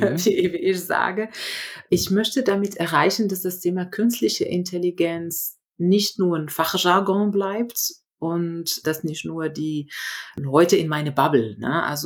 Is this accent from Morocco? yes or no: yes; Morocco; moved away as an adult; now in Germany; Ich bin in Marokko geboren, aufgewachsen, habe in Spanien, Deutschland und China studiert und gearbeitet in allen 3 Ländern und ja, jetzt seit 2011 wieder in Deutschland